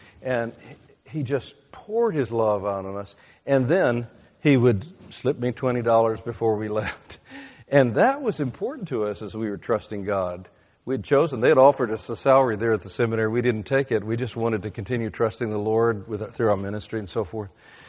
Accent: Fordyce, Arkansas, United States; born there; I was born in Fordyce. That's at the end of the Cotton Belt in southern Arkansas.

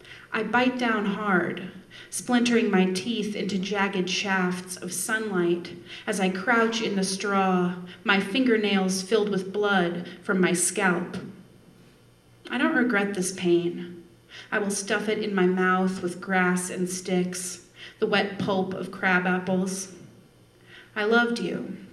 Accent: Idaho, United States; I was really kind of obsessed with where I grew up in Idaho, and I really missed it a lot and missed being in the Northwest.

